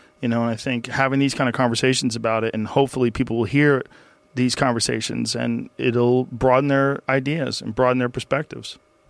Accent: Boston, Massachusetts, United States; I always felt like there was something real humbling about growing up in Boston because it got so goddamn cold and it snowed so much

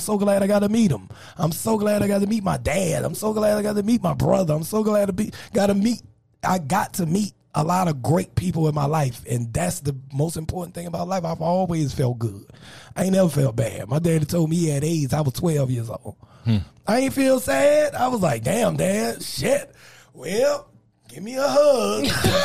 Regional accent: New Orleans, Louisiana, United States; And I'm from New Orleans. This wasn't supposed to happen.

